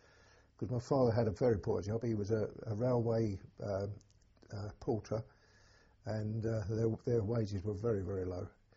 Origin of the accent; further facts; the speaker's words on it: Barking, London, United Kingdom; I was born in Barking, Essex, on the 28th of July, 1925.